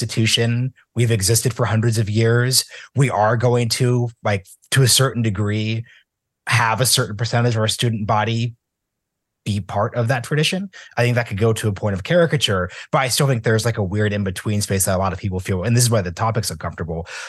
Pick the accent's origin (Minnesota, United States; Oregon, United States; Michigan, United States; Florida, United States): Oregon, United States; moved away; Like I'm from Oregon, you know, it's a super white state. So I could just say, like, when I moved to the East Coast